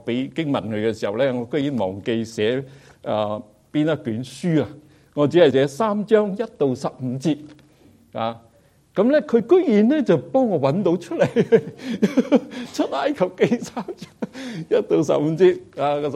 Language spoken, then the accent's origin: Chinese; Guangdong, China; 即是我们广东人 很顺口的